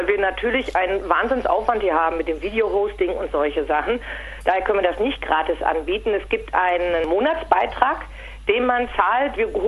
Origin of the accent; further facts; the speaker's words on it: Cologne, North Rhine-Westphalia, Germany; accent: Kölsch; now in Bavaria, Germany; Ich komme ursprünglich aus Köln, also so aus der Rheinländer-Gegend, aber ich wohne jetzt hier schon seit knapp 20 Jahren. Also ein bisschen was bayerisch hört man schon mal durch, aber das Kölsch, das schlägt immer noch.